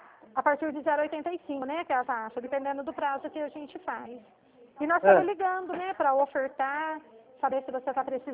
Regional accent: Dracena, São Paulo, Brazil; Eu sou da cidade de Dracena.

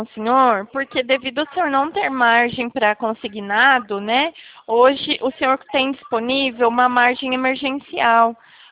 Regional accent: São Paulo, Brazil; now in Campinas, Brazil; Eu, na verdade, sou de São Paulo, moro em Campinas, mas trabalho aqui em Sumaré.

